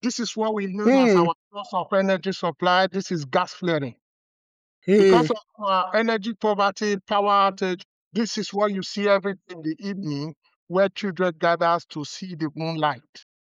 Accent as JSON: {"language": "English", "town": "Benin City", "region": "Edo", "country": "Nigeria", "said": "I am from the Niger Delta, I'm where the king lived, Benin City, in Niger Delta."}